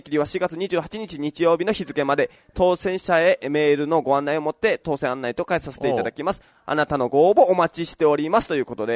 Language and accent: Japanese; Kagoshima, Japan; あの私イントネーションできない男でございます。鹿児島人でございますので全部上がりますので